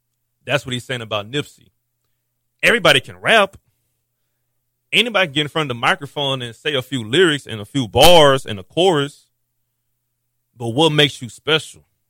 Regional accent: Houston, Texas, United States; I'm from Houston. I'm born and raised from here.

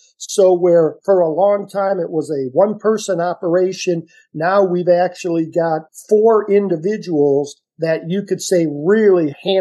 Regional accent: Ohio, United States; I grew up in Ohio, so I went to Kent State University, which had a really great master's program.

